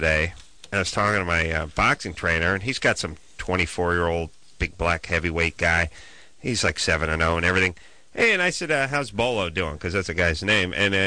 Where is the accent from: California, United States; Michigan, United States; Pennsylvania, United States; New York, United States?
Michigan, United States; She's calling from Georgia too. I'm from Michigan.